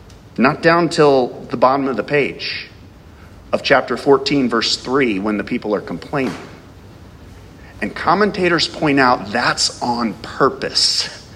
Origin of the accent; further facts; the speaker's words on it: Ohio, United States; I'm from Ohio, for those of you that are guests.